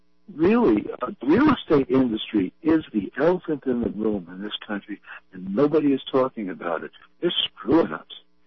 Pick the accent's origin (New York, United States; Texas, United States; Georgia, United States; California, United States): New York, United States; New York City; When I was growing up in New York City, New York had very good, tight, effective rent control